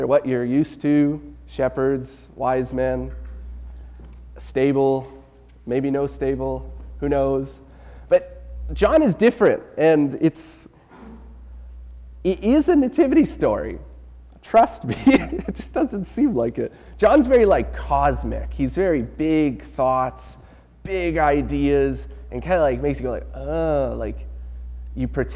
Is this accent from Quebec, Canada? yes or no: no; Alberta, Canada; I've been around Southside for a couple years, but I'm originally from Northern Alberta.